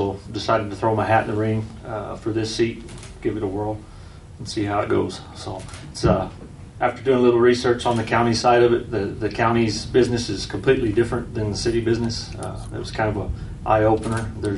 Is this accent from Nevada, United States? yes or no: no; Alamogordo, New Mexico, United States; I was born and raised in Alamogordo. Been here my whole life. Got four generations of family that are still living here in Alamogordo.